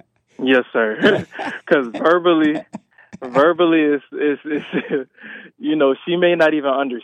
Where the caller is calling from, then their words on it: Georgia, United States; also born or lived in Baltimore; So I'm calling out of Georgia, but I was born in Baltimore. And that's where my dad's side is from.